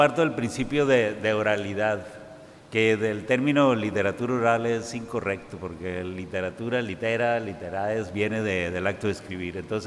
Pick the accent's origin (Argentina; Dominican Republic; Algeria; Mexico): Mexico; northern Mexico; nosotros somos así como, nosotros vencimos el desierto. El norte de México es como el granero, vamos, del país.